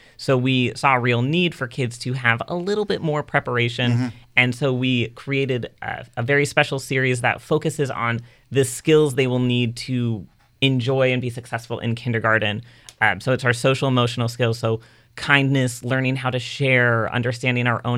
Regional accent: Richmond, United States; I grew up in Richmond, and I went to the Belmont branch.

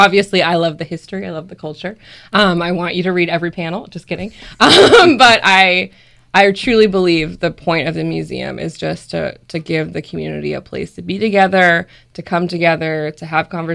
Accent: California, United States; I know that I moved here and people didn't know who I was. I'm from Southern California, which is, you know, iffy for some people.

